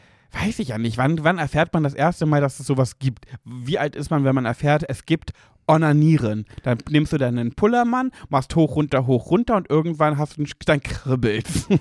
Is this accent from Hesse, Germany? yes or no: no; Braunschweig, Lower Saxony, Germany; Dann bin ich mit meiner Cousine durch unseren Ort, wo ich aufgewachsen bin, Mascherode, an alle BraunschweigerInnen, die sich auskennen.